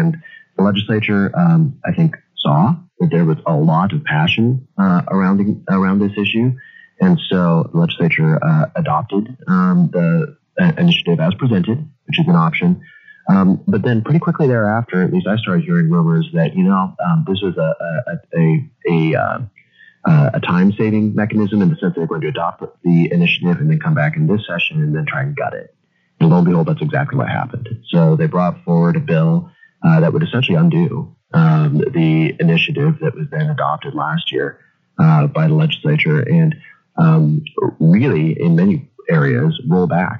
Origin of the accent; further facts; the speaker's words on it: Inchelium, Washington, United States; I grew up in Inchelium, I went K through 12 there at Inchelium